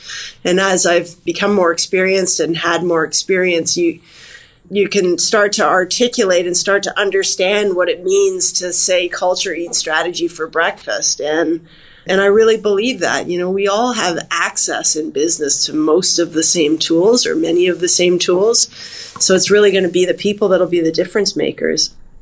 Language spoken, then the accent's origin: English; Toronto, Ontario, Canada; I'm 47, so, I spent every Saturday, I grew up in Toronto, so I spent every Saturday going downtown to Sam the Record Man and then HMV